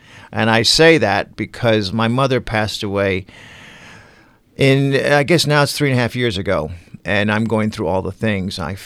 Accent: Portsmouth, Virginia, United States; born there; also born or lived in San Diego / Los Angeles / Lake Forest / Roslyn; Navy brat. I was born in Portsmouth, Virginia. Went to 2 years in San Diego, 4 years in Los Angeles, 4 years in Chicago area, Lake Forest. Then we moved to Roslyn, Long Island, where I went to elementary school

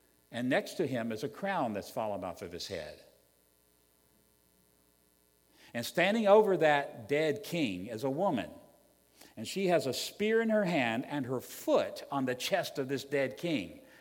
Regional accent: Virginia, United States; I come from Virginia. We have the best state flag in the Union.

